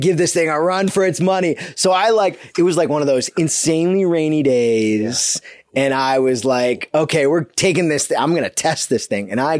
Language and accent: English; Bermuda; So I told you. I grew up in Bermuda.